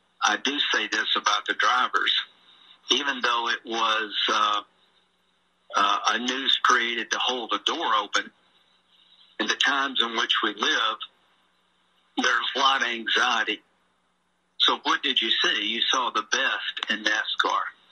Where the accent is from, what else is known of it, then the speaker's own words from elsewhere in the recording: South Carolina, United States; I grew up in South Carolina.